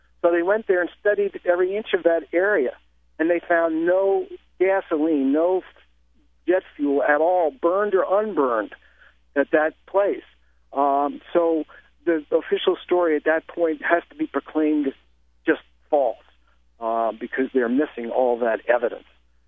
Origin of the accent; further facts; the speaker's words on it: California, United States; because we're from California. Dennis works in San Francisco, and I work at Walnut Creek.